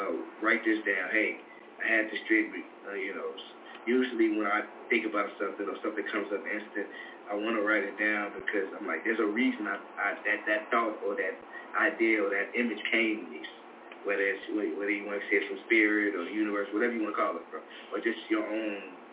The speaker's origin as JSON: {"language": "English", "town": "Chicago", "region": "Illinois", "country": "United States", "tie": "born or raised there", "said": "I'm born and raised in Chicago. Specifically Southside."}